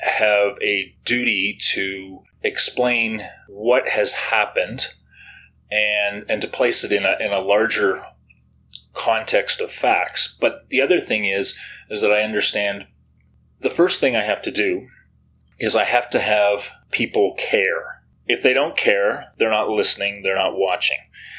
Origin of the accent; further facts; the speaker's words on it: Canada; I'm a Canadian journalist who has spent, I guess, 9 years overseas covering conflicts and disasters, primarily in Asia.